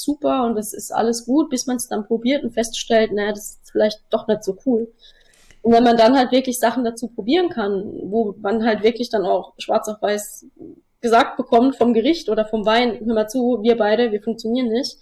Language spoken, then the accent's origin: German; Germany; ein bisschen Deutschland ist halt auch nicht verkehrt, weil so als Deutsche, das wird es immer geben.